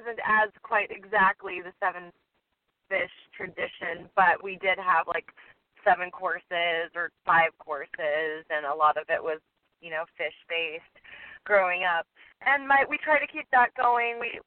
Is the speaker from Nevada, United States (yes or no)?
yes; Las Vegas, Nevada, United States; I was born and raised in Las Vegas. My whole entire family's there.